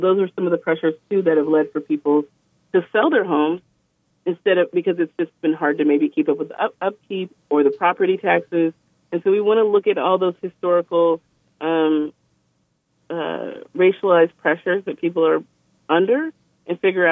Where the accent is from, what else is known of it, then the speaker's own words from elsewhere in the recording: Seattle, Washington, United States; I grew up in Seattle. I'm born and raised, and my parents were transplants here